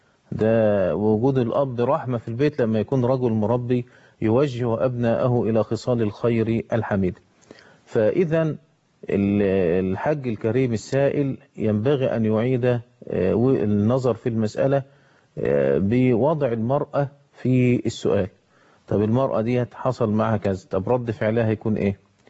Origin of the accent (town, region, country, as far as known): Egypt